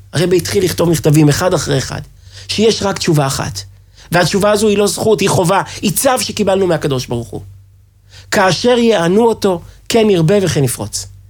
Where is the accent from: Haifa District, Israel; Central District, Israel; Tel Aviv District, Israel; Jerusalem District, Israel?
Central District, Israel; Kfar Chabad; גדלתי בכפר חבד.